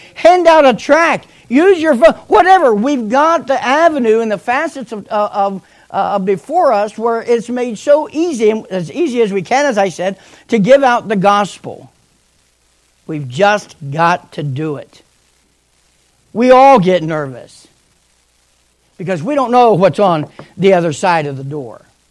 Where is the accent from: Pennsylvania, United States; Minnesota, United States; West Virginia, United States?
West Virginia, United States; Listen, the only thing, I'm from West Virginia, okay?